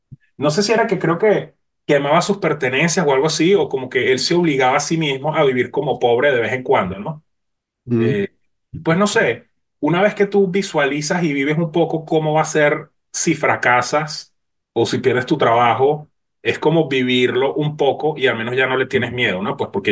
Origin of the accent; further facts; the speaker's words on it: Venezuela; quizás como venezolano